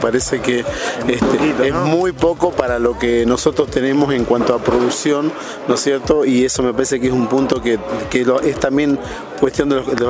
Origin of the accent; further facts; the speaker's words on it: Santa Isabel, Córdoba, Argentina; de Santa Isabel, Charbonnier.